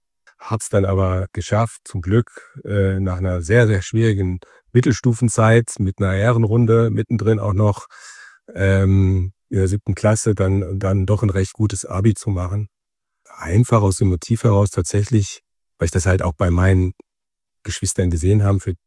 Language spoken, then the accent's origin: German; Brilon, North Rhine-Westphalia, Germany; Ja, ich bin ein Kind vom Lande, ja, aus Ostwestfalen, das Sauerland, das schöne Sauerland. Mein Geburtsort ist Brilon